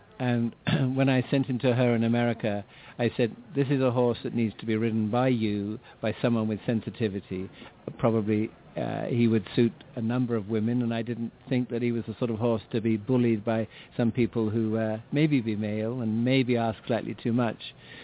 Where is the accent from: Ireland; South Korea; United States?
Ireland; I came over from Ireland